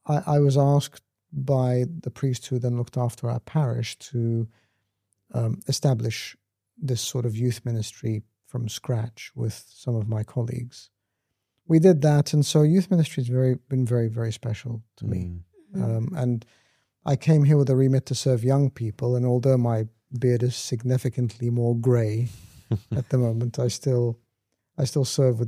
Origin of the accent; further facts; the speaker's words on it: Australia; moved away as an adult; now in Egypt; So I was born in Egypt to Coptic Orthodox Christian parents. We migrated as a family when I was 5 to Australia. And so I grew up there, had my education, studied, worked. Once I finished all that, I went back to Egypt to join the monastery.